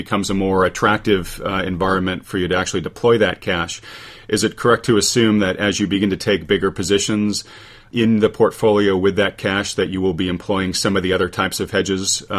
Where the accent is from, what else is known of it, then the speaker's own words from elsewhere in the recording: New England, United States; I grew up in New England